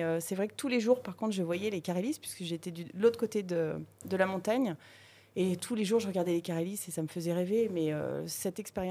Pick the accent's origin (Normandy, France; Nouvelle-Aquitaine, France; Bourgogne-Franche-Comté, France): Nouvelle-Aquitaine, France; La Rochelle; now in Saint-Michel-de-Maurienne, France; Alors, à l'origine, je viens pas du tout de la montagne, je viens plutôt du bord de mer, de l'océan Atlantique. Je viens de La Rochelle, mais je me suis installée à Saint-Michel-de-Maurienne plus précisément il y a quelques années, en 2018.